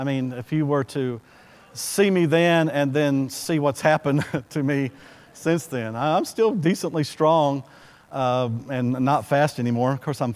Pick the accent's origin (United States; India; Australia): United States; Bowie, Texas; You got to go to Bowie in my hometown, and Brother Clark has seen it.